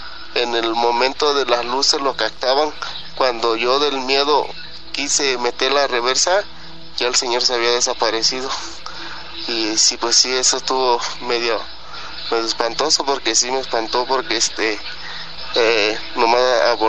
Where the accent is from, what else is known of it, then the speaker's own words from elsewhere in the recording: State of Mexico, Mexico; soy del Estado de México.